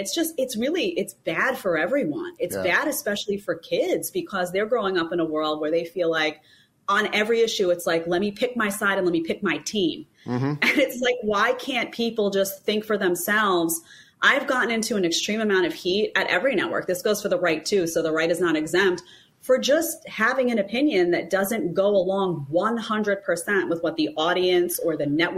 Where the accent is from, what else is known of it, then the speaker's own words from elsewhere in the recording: Staten Island, New York, United States; So I'm from New York City, actually. I grew up in Staten Island. I talk a little bit about that, my upbringing. I grew up behind the Staten Island Mall.